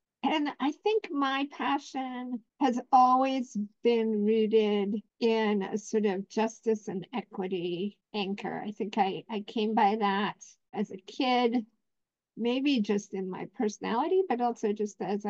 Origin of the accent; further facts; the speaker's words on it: Philadelphia, Pennsylvania, United States; I grew up in Philadelphia and racial inequity was not lost on me, even as a little kid.